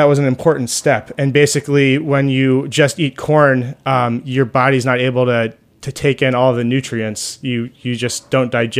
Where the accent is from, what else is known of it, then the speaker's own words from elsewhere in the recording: Durham, New Hampshire, United States; Well, I grew up in Durham, New Hampshire, and it was fun eating at, I think, a place called Margaritas, and the next town over that had some fajitas.